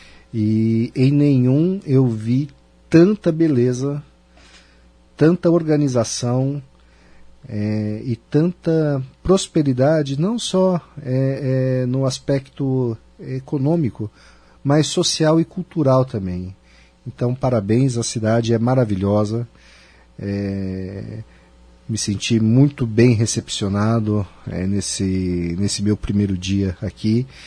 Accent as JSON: {"language": "Portuguese", "town": "Ribeirão Preto", "region": "São Paulo", "country": "Brazil", "tie": "born or raised there", "said": "Eu sou também de Ribeirão Preto, então a minha cidade natal também faz parte desse polo regional importante do interior do Brasil"}